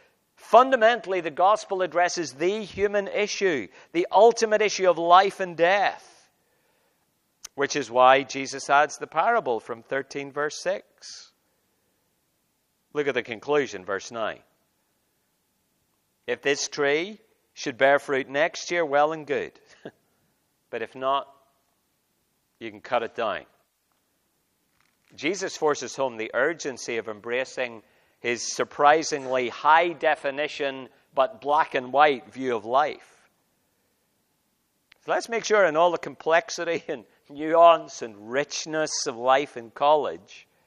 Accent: Northern Ireland, United Kingdom; as most of you know, I grew up in Northern Ireland, which was and still is a very religious place.

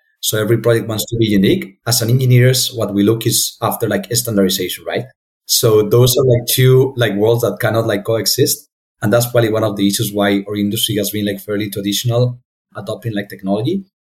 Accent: Madrid, Community of Madrid, Spain; English is a second language; also born or lived in Asia; So I decided to come back to Europe, to my home country, which by the way is Spain, today I'm connecting from Madrid, although I have been living in Asia for quite a few time.

